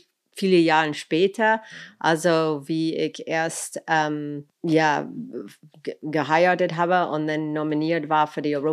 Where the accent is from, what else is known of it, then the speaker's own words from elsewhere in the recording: Los Angeles, California, United States; German is a second language; ich bin groß geworden in Los Angeles und ich hatte immer das Blick auf eine größere Welt.